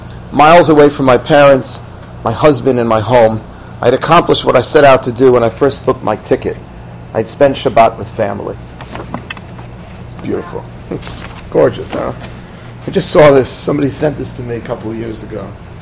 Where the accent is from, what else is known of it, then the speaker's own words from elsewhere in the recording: Aurora, Illinois, United States; The chassid used to work in my hometown of Aurora, Illinois.